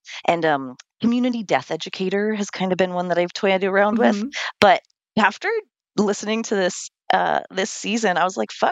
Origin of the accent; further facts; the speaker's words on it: Ireland; I'm Irish, so I've always had sort of a healthy relationship with death through my family.